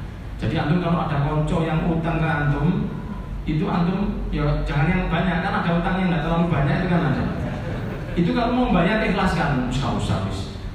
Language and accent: Indonesian; East Java, Indonesia; apalagi saya orang Jawa Timur